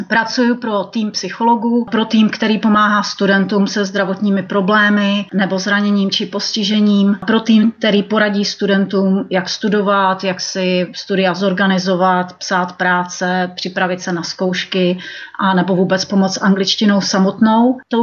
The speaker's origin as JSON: {"language": "Czech", "region": "Bohemia", "country": "Czechia", "moved": "as an adult", "said": "Já jsem vlastně přijela z Čech, kde jsem měla profesi, kterou jsem milovala, v které jsem byla poměrně zaběhnutá."}